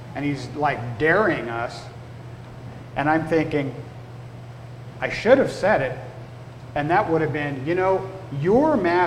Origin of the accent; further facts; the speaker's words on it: California, United States; moved away as an adult; But 20 years ago, I came from California. I lived on a Mennonite farm.